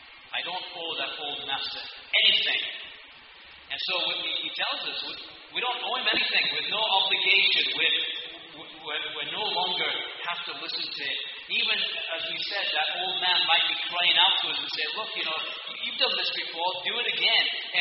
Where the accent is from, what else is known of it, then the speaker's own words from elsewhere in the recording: United Kingdom; now in United States; Forgive me as a Brit there, but. Although the weather's miserable, that's why I live in the U.S.